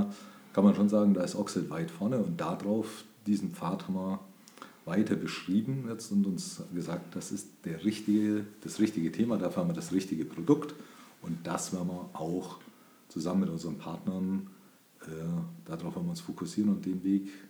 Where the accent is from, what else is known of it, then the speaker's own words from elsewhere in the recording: Memminger Berg, Bavaria, Germany; Ich bin ja im Allgäu aufgewachsen, in Memminger Berg, also ganz in der Nähe von da, wo wir gerade sitzen.